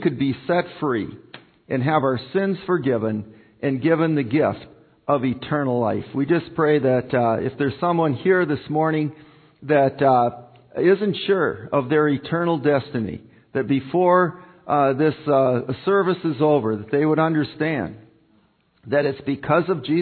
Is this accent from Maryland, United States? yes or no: no; Minnesota, United States; I come from the Iron Range, and the Iron Range, Hibbing was the hotshot city.